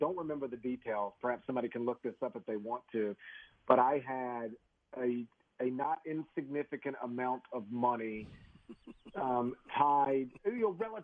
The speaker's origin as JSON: {"language": "English", "town": "Memphis", "region": "Tennessee", "country": "United States", "tie": "born or raised there", "said": "I just remember the name Dave Brown because in my hometown of Memphis, there's a meteorologist named Dave Brown."}